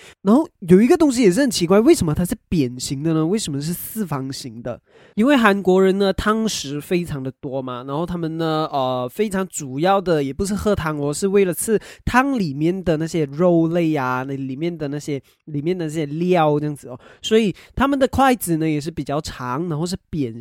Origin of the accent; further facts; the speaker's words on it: Malaysia; 其实我们马来西亚人很间接性的